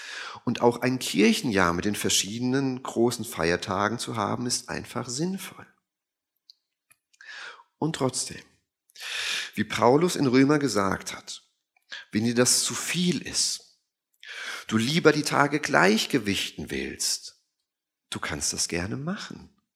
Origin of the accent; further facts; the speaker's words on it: Germany; Also als Deutsche müssen wir auch unser Deutschsein nicht ablegen